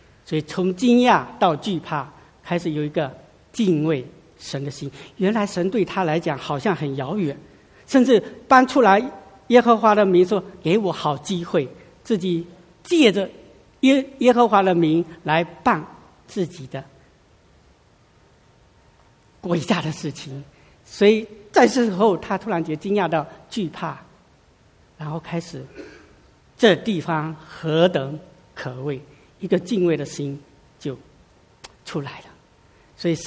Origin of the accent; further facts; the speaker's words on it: China; 我们中国人不太就是说啊，用那些很看不见的祝福